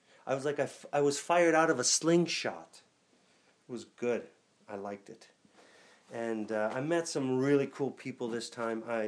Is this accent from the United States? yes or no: no; Canada; as a Canadian, you don't want to be using data on the cellular network in the States.